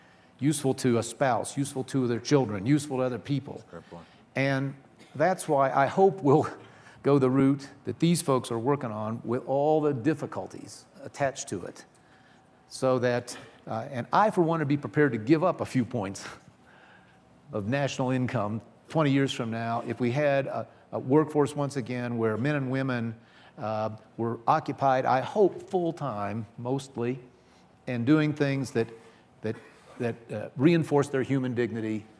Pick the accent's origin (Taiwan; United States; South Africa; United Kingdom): United States; Indiana; A data point just came out in my home state. 40% of the entire, call it GDP, of the state of Indiana is now in one city, the metro area around Indianapolis.